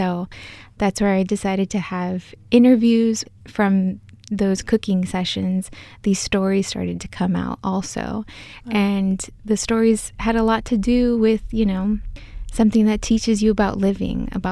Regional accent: El Salvador; I'm from El Salvador, a very small country

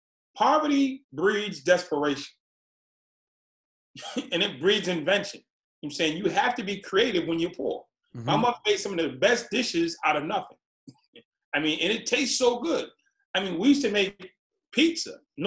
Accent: Boston, Massachusetts, United States; I'm from Boston. It was right down the street.

